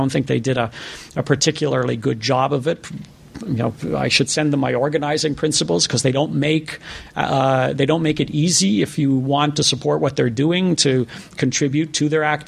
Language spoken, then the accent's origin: English; Toronto, Ontario, Canada; And it was in Vancouver, and I'm from Toronto, and I flew out there